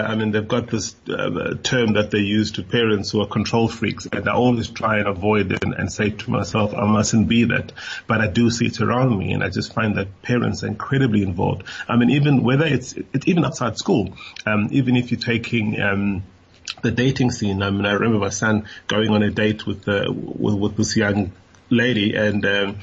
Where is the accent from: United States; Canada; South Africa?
South Africa; as a young black South African growing up in South Africa, so many of us had never left the country.